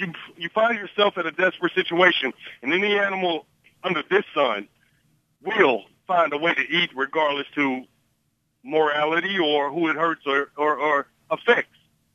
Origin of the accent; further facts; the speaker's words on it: Louisiana, United States; In truth, you know, I'm from Louisiana